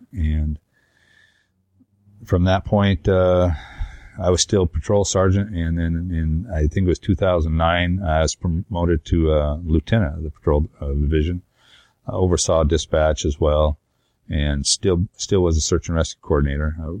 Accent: Gold Beach, Oregon, United States; I was born and raised here in Gold Beach, and I'm a native to Curry County.

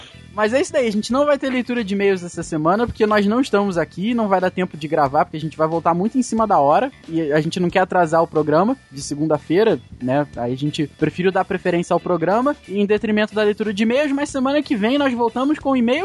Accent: Petrópolis, Rio de Janeiro, Brazil; Nós somos aqui de Petrópolis, pertinho do Rio.

